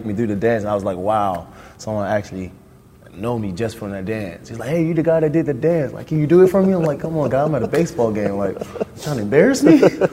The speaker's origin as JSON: {"language": "English", "town": "Fort Myers", "region": "Florida", "country": "United States", "said": "We always compare it to people like, where are you from? From Fort Myers. Where that's at? We're like, Naples, close to Naples."}